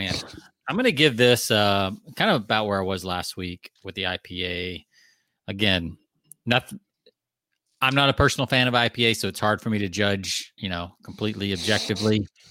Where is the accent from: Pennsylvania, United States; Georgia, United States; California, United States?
Georgia, United States; growing up in Georgia with all the pine trees, like in the spring.